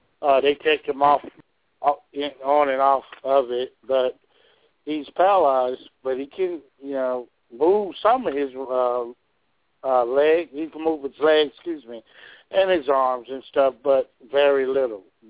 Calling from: Georgia, United States; Georgia, actually from Georgia.

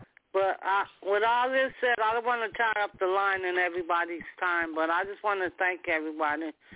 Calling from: Palmdale, California, United States; calling from Palmdale.

